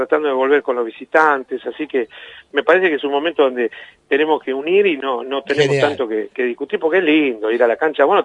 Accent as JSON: {"language": "Spanish", "town": "San Martín", "region": "Buenos Aires Province", "country": "Argentina", "tie": "born there", "said": "yo nací en San Martín"}